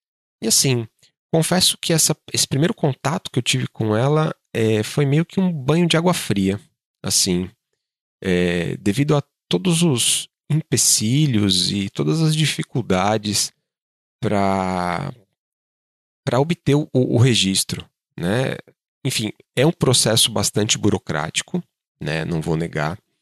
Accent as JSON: {"language": "Portuguese", "country": "Brazil", "moved": "as an adult", "lives_now": "New Zealand", "said": "gente chegou aqui, né, na Nova Zelândia em julho de 2022, né, há quase 3 anos atrás. E desde quando a gente saiu do Brasil"}